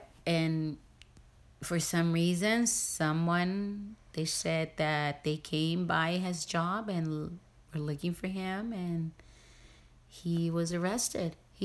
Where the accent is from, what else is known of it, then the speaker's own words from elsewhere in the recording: Honduras; Like myself, I'm from Honduras